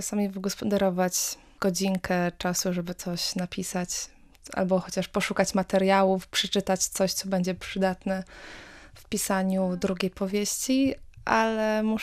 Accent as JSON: {"language": "Polish", "town": "Gdańsk", "region": "Pomeranian Voivodeship", "country": "Poland", "said": "ja sama pochodzę z Gdańska i zawsze gdziekolwiek będę na świecie, gdziekolwiek będę mieszkać, będzie to moje miejsce na ziemi, jak Gdańsk."}